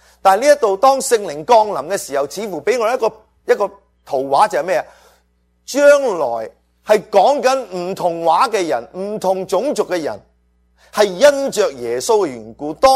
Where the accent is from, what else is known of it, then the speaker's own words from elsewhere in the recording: China; 我哋信咗耶稣之后，我哋仍然系中国人。